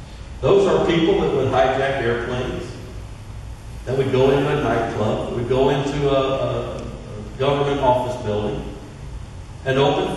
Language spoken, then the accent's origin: English; Missouri, United States; If we had some evidence, I'm from Missouri, you've got to show me.